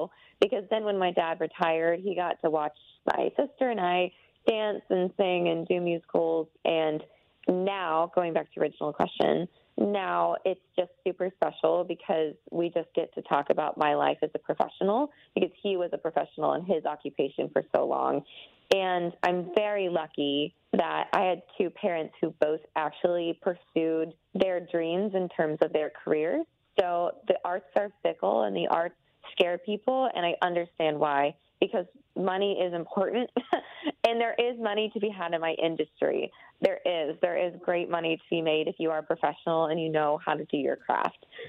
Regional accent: Athens, Georgia, United States; So I grew up in Athens, right outside of Atlanta.

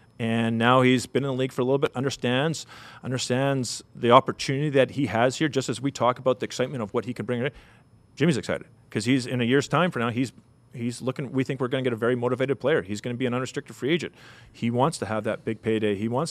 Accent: Winnipeg, Manitoba, Canada; I grew up in Winnipeg.

